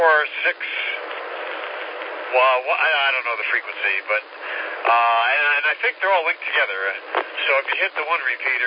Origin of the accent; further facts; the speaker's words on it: New York, United States; See, I come from the Long Island, New York City area, where it was just the opposite.